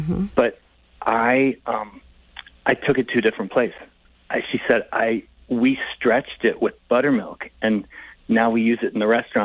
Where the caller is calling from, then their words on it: Brooklyn, New York, United States; Yes, I'm listening from Brooklyn